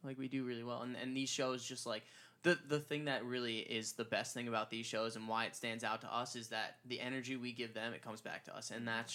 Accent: Long Island, New York, United States; I explained that we're also from Long Island, so it was like kind of like that connection that we had.

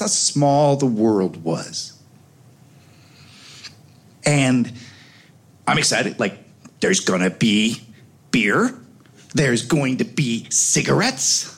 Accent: Oak Park, Illinois, United States; I grew up on Gunderson and Madison in Oak Park. My school was 3.5 blocks away from where I lived.

